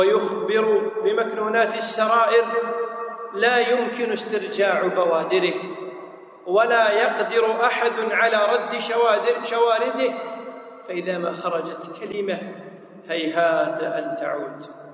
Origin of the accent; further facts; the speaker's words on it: Kuwait; يسمون عندنا في الكويت فلان هذر